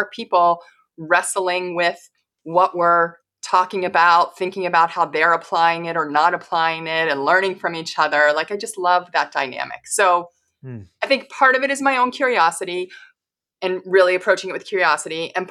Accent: Pittsburgh, Pennsylvania, United States; And I was growing up in Pittsburgh.

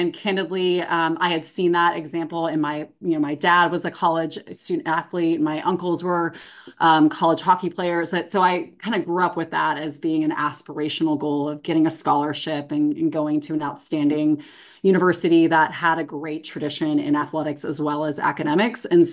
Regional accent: Portola Valley, California, United States; So I'll take you back to a small town in Northern California, where I grew up in Portola Valley. The nearest town was Palo Alto

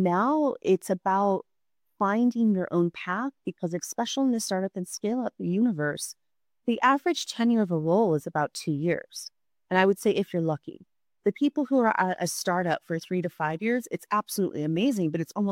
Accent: United States; growing up, I mean, I grew up in the States and there's a lot of great business leaders there

